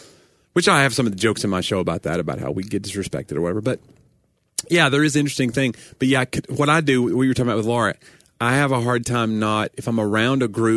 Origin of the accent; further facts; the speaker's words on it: Tennessee, United States; Well, I've had people say to me they expected my accent to be a lot thicker when they heard that I was from Tennessee. Now, I vary it. I probably vary the intensity of my accent in my show